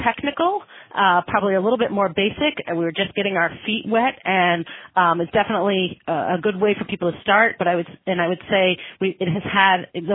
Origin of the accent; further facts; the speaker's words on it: Massachusetts, United States; Hi, everybody. … I'm from Massachusetts, and I'm the Chief Housing Officer at the Massachusetts Executive Office of Elder Affairs